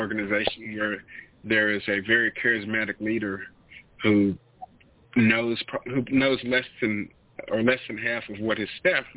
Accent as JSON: {"language": "English", "region": "Tennessee", "country": "United States", "said": "To give you a little bit of context, I'm from Tennessee, and I moved to New York a few years back."}